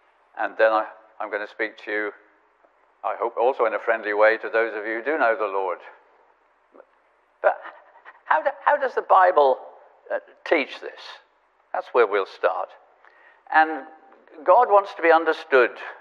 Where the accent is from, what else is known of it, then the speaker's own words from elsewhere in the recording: Lahore, Punjab, Pakistan; born there; also born or lived in Asia; I was born in Lahore, which, as you know, is in Pakistan, and had all my early life in Asia.